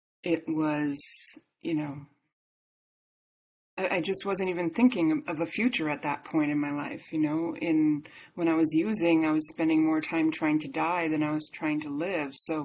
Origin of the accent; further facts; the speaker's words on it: Canada; now in Dubai, United Arab Emirates; I was born in Canada. I'm from Canada. I live in Dubai now, but I'm from Canada, and that's where I spent most of my life.